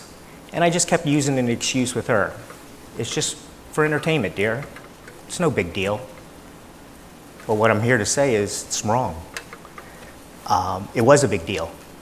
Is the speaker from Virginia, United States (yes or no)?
yes; Hampton, Virginia, United States; now in New Jersey, United States; I grew up in Hampton, Virginia. I went to school at Penn State, graduated from there, and then I came over into New Jersey and met my wife.